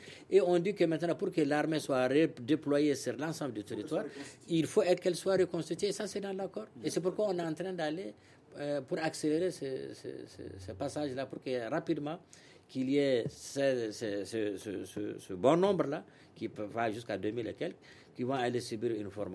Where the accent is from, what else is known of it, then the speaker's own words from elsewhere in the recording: Mali; Donc théoriquement, nous sommes des Maliens.